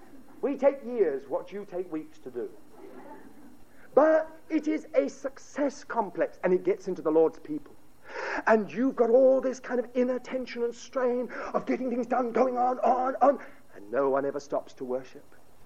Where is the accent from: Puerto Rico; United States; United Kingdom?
United Kingdom; I was brought up in Britain, I was brought up amongst the British.